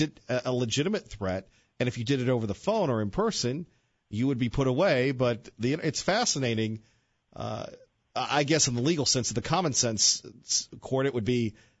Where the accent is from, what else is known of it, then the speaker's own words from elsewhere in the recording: United States; But I thought, as an American, I thought of just how great of a country that we live